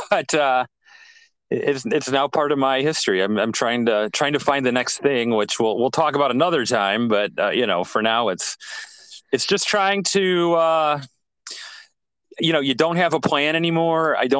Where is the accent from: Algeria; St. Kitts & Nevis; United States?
United States; Ohio; my co-host is Charlie Lambrix from Utah. I'm from Ohio.